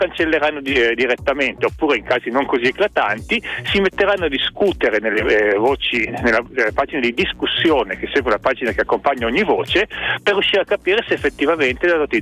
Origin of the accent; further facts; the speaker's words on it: Turin, Piedmont, Italy; born there; Io sono nato a Torino, si sente ancora.